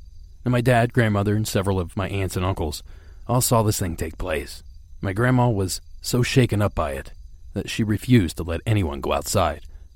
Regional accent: Ohio, United States; The skies over my home state of Ohio.

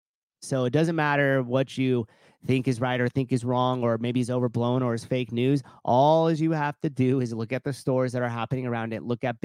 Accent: Oakland, California, United States; Close to my hometown, good old Oakland.

